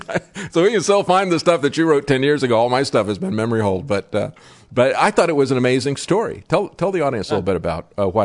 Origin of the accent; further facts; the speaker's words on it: Florida, United States; and I had the same experience when I grew up in Florida.